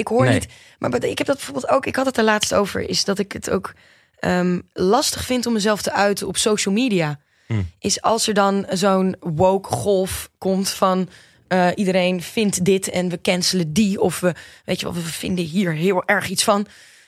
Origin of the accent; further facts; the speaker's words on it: Manderveen, Overijssel, Netherlands; also born or lived in Deventer; En toen verhuisden we dus naar Manderveen. Naar dat hele kleine dorpje.